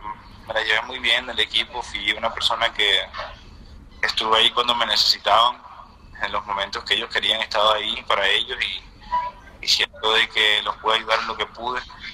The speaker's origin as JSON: {"language": "Spanish", "town": "Barranquilla", "region": "Atlántico", "country": "Colombia", "said": "me da mucho orgullo verlo y ahí también como barranquillero"}